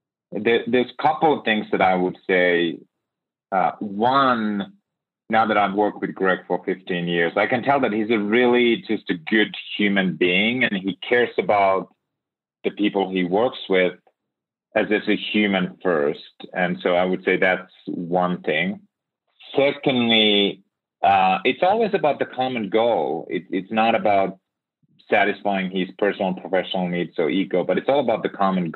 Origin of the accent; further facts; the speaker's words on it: Finland; moved away as an adult; now in United States; born and raised in Finland, now been in America for about 18 years.